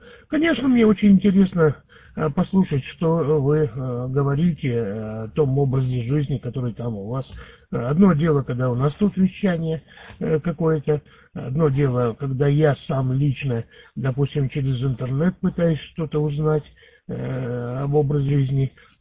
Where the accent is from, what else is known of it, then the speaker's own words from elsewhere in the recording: Russia; born there; Ну что, ну я родился в России, но у меня тут куча знакомых, друзей.